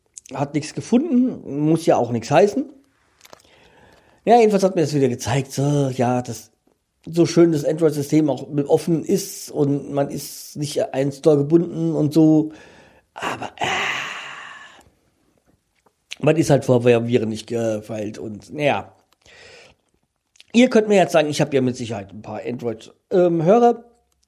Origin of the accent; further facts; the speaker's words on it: Frankfurt, Hesse, Germany; Weil als Frankfurter kennt man das, kennt man Landsberg.